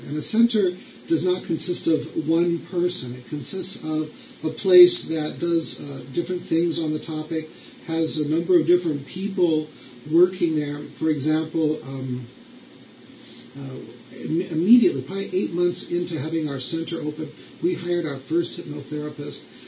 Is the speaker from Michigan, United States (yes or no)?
no; Los Angeles, California, United States; also born or lived in Minneapolis; now in Orange County, United States; And I'm originally from Los Angeles, so for me it was a time to come home. And now we live in Orange County, and our center is in Tustin in Orange County.